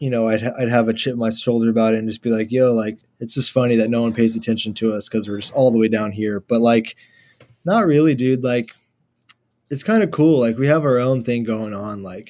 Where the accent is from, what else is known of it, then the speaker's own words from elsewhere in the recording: Houston, Texas, United States; So I grew up kind of in like the inner city, like maybe 10 minutes from downtown. That you could see the skyline from my house and stuff.